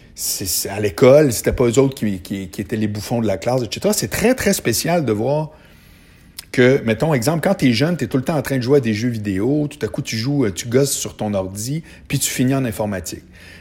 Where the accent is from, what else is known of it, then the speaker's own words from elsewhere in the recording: Charlesbourg, Quebec, Canada; moi je viens de Charlebourg